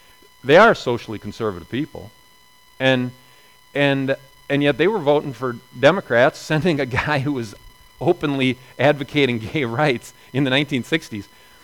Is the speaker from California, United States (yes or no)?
no; Neillsville, Wisconsin, United States; Now, my hometown, years later, had the distinction in the last election for governor of giving Scott Walker his biggest percentage margin of victory of any community in the state of Wisconsin.